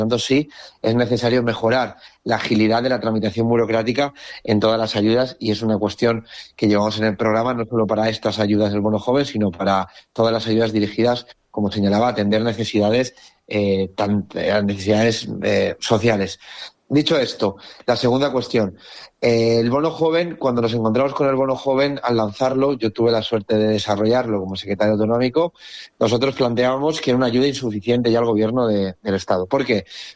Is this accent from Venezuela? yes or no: no; Jávea, Valencian Community, Spain; Insisto, yo soy de Jave y lo conozco muy bien.